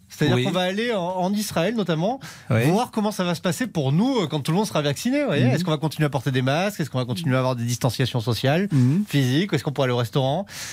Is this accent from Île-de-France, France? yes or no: no; Marseille, Provence-Alpes-Côte d'Azur, France; born there; Je suis marseillais de naissance, hein, je le rappelle à nos auditeurs.